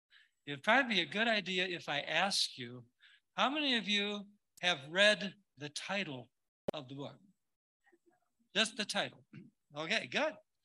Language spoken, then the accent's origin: English; Michigan, United States; I grew up in Michigan, state of Michigan.